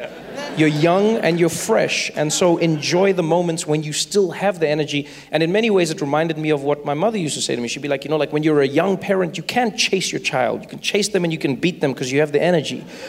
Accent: South Africa; I grew up in South Africa, and when I was growing up, the country was going through a tough time with apartheid. And then apartheid ended when I was 6 years old

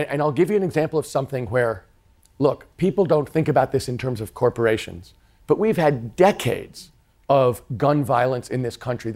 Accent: United States; But I did it to say, look, I'm an American. I want America to do really well, and I want to be part of that group.

